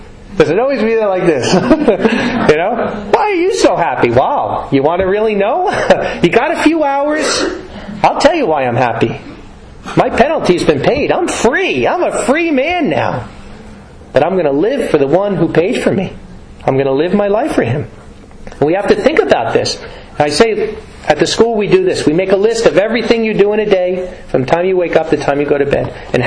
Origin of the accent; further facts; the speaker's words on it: United States; born there; Thank you, Yahweh, that I was born in America, that I never felt hunger